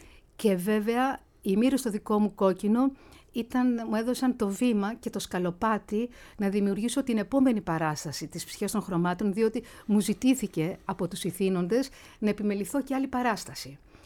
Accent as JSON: {"language": "Greek", "country": "Greece", "said": "Και το μοβ, αλλά συνήθως εμείς έχουμε το μαύρο ως Έλληνες."}